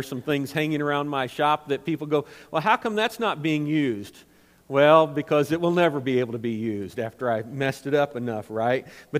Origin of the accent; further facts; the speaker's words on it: Missouri, United States; I was born and raised in Missouri